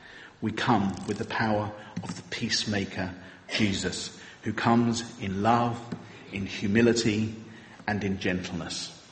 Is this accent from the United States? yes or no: no; United Kingdom; Let's, you know, we're British. Let's not get carried away.